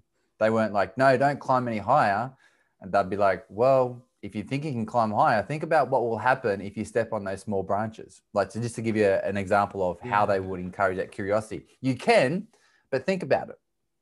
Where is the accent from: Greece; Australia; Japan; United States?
Australia; I grew up in Australia in a small country town.